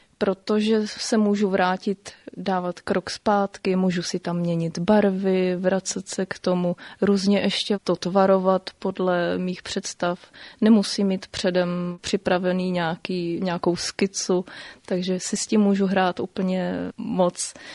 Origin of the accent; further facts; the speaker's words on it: Vsetín, Zlín Region, Czechia; now in Brno, Czechia; Ano, pocházím ze Vsetína a teďka teda momentálně už 12 let žiju v Brně.